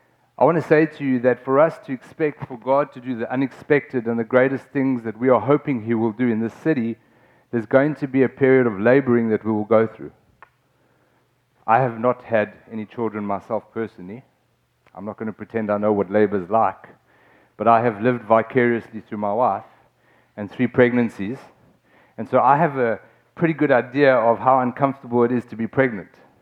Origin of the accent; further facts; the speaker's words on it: South Africa; now in Austin, United States; We're a family from South Africa, and we've recently come to the city of Austin.